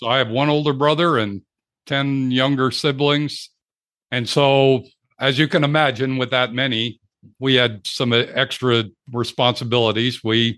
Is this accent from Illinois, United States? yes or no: no; Cleveland, Ohio, United States; I come from a big family. I grew up outside of Cleveland.